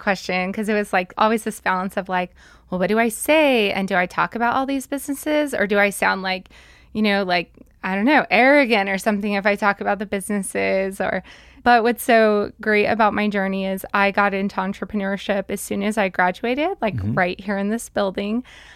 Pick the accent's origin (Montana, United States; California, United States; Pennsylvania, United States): Montana, United States; Billings; also born or lived in Salt Lake City, Utah; Well, I started my life in Salt Lake City, Utah. That's where my family's from. But in fifth grade, moved to Billings, Montana. Okay. So I mostly grew up in Billings, like Eastern Montana.